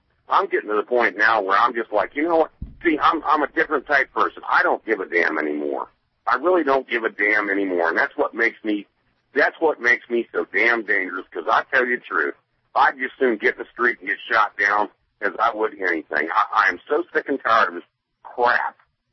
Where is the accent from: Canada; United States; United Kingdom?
United States; Georgia; There's some boys there with Georgia tags, and I stopped and I talked to them because I'm from Georgia, you know